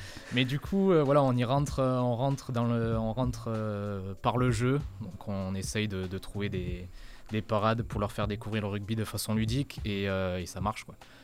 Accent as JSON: {"language": "French", "region": "Southwest France", "country": "France", "said": "Moi, je suis originaire du Sud-Ouest."}